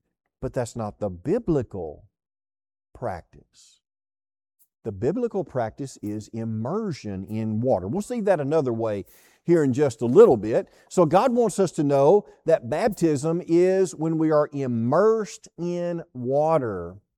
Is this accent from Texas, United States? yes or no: yes; Texas, United States; Now, I'm a Texan, okay?